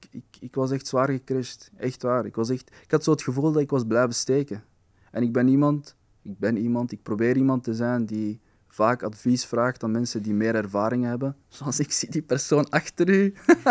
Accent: Flanders, Belgium; Van ik als Vlaming met Marokkaanse origine, die twee culturen die constant zo'n mengelmoes is

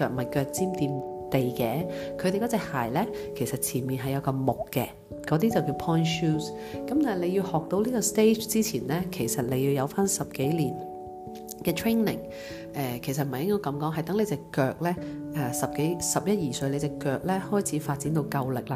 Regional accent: China; 我系一个中国人，佢哋系一班

